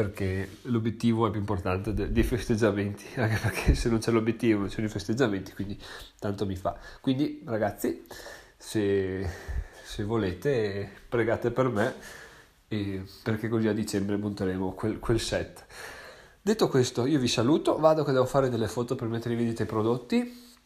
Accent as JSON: {"language": "Italian", "region": "Veneto", "country": "Italy", "accent": "Venetian", "said": "vi ha preso in qualche modo la mia cadenza veneta"}